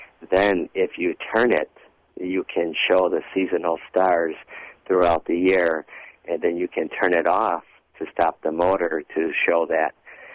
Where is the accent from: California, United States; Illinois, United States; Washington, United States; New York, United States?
Illinois, United States; Chicago; going to the local Chicago Planetarium where I grew up in Chicago.